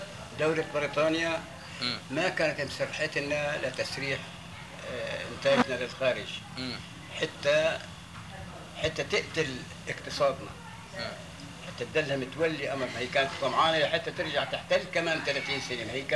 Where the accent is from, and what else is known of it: Palestine